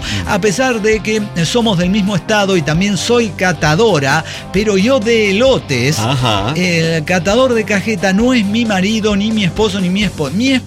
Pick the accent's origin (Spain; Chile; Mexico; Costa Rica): Mexico; Chihuahua; born there; now in Monterrey, Mexico; yo nací en Chihuahua. Soy chihuahuense.